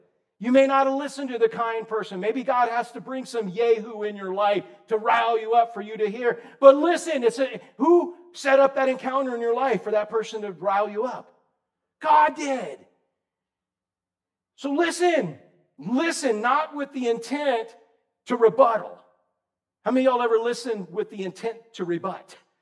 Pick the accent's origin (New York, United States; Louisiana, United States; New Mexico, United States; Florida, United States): Florida, United States; But I grew up in Citrus County. I grew up in Orange County when it was covered with oranges.